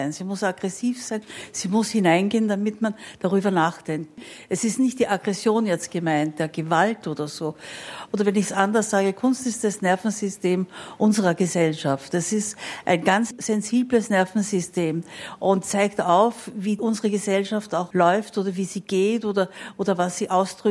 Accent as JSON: {"language": "German", "town": "Linz", "region": "Upper Austria", "country": "Austria", "tie": "born or raised there", "said": "das war ein Nickname, den hatte ich schon als Kind in Linz und so, das war keine Sache."}